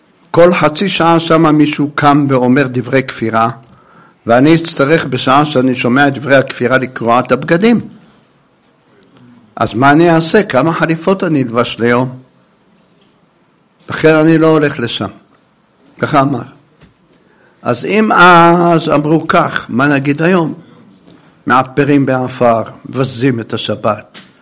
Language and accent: Hebrew; Jerusalem, Jerusalem District, Israel; born there; כל שבת יש לנו צרות פה בגאולה, עוברים מכוניות. ואיזה היו עוברים מכוניות? אני גר שם, אני נולדתי שם.